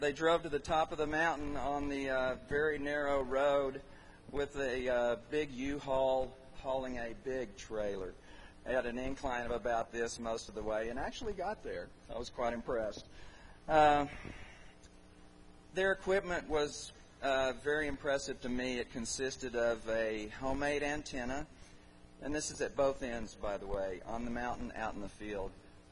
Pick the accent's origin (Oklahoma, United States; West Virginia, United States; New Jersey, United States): Oklahoma, United States; Even though I'm from Oklahoma, I'm going to try and talk really, really fast.